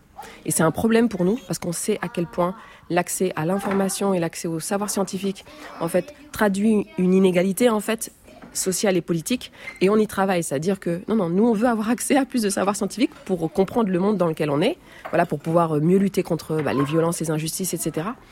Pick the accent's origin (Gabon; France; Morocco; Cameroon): Morocco; Rif; moi personnellement, je viens du Maroc, d'une région du Maroc qui s'appelle le Rif